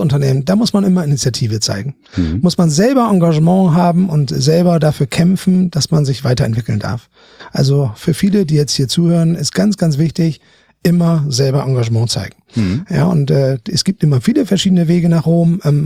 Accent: Bremen, Germany; also born or lived in Münster; now in Hamburg, Germany; Ich bin heute etwas über 50 Jahre alt. Mhm. Komm aus Bremen. Hab in Münster studiert

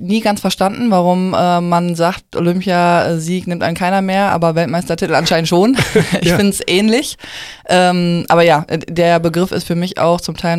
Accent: Essen, North Rhine-Westphalia, Germany; Natürlich, ich bin Essener Kind.

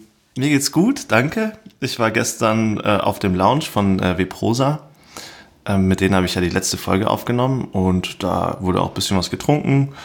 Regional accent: Konstanz, Baden-Württemberg, Germany; now in Freiburg, Germany; Nee, ich komme aus Konstanz am Bodensee.

